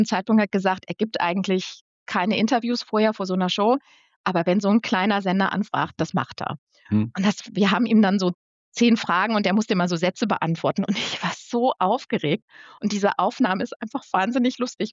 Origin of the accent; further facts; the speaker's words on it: Northeim, Lower Saxony, Germany; ich komme aus Niedersachsen, aus Northeim, das ist bei Göttingen. Und in dieser kleinen Stadt gab es natürlich nicht so wahnsinnig viel.